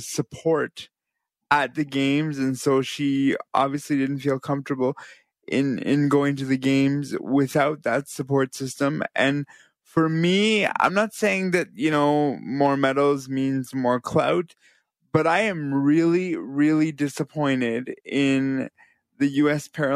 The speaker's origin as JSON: {"language": "English", "town": "Brampton", "region": "Ontario", "country": "Canada", "tie": "born or raised there", "said": "because I grew up in Brampton."}